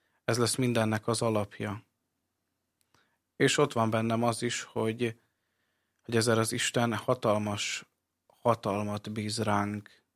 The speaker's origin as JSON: {"language": "Hungarian", "town": "Egyházasrádóc", "region": "Vas", "country": "Hungary", "tie": "born or raised there", "also_born_or_lived": "Körmend", "said": "én egyházos Rádócon nőttem föl, ez Körmend melletti település, és tulajdonképpen én Körmenden születtem a kórházba"}